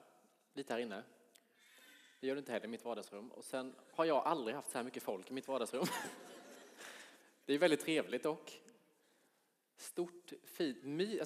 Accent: Lanna, Jönköping County, Sweden; Men jag kommer från Lanna utanför Värnamo, en by där det bor 350 pers.

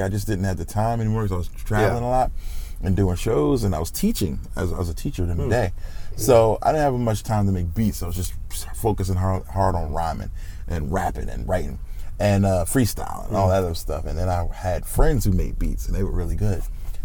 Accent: Philadelphia, Pennsylvania, United States; I grew up on the East Coast in Philly.

